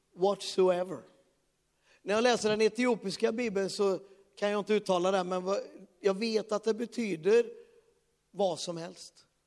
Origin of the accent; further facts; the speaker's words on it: Sweden; moved away; Jag är så glad att jag har fått flytta ut ifrån Sverige för 20 år sedan. Jag är inte svensk längre.